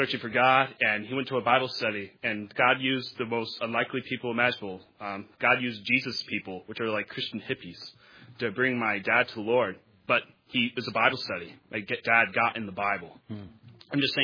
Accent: Milwaukee, Wisconsin, United States; we went up to Wisconsin where my roots are at, and I got to see all my relatives and see my hometown of Milwaukee, which is not much.

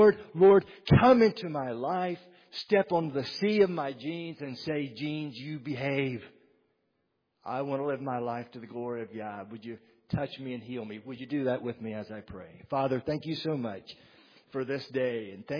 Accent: West Virginia, United States; And even though I'm from West Virginia, I managed to get out of the gene pool, okay?

